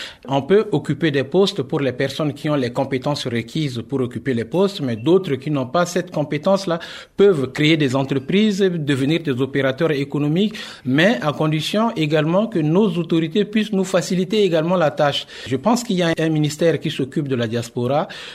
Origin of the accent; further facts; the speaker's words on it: Central African Republic; en tant que centrafricain, en tant que membre de la diaspora, nous demandons seulement aux autorités centrafricaines, par rapport à la crise qui secoue notre pays